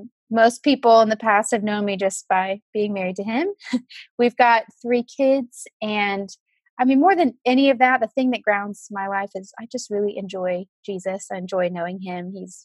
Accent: Houston, Texas, United States; growing up in the Houston area, I feel like you get kind of spoiled by really great Mexican and Tex-Mex food.

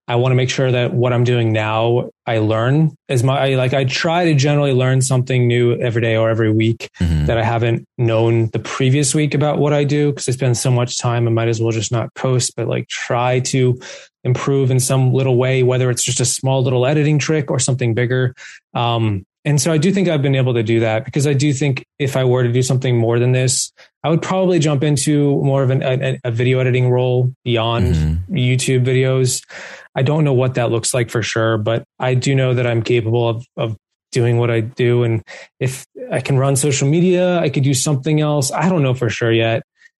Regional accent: East Coast, United States; I was just growing up on the East Coast.

